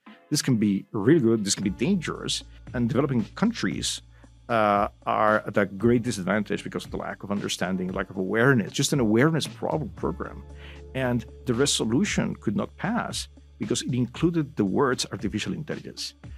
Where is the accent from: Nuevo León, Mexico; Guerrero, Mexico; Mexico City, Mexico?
Mexico City, Mexico; I grew up in Mexico, Mexico City, and then in the state of Mexico, which is a surrounding state to the capital.